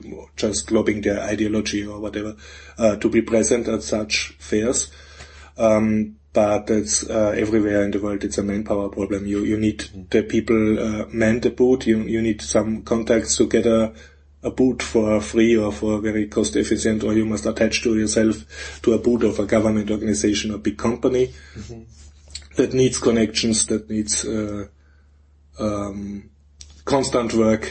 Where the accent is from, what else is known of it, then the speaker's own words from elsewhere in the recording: Vienna, Austria; English is a second language; I'm from Vienna.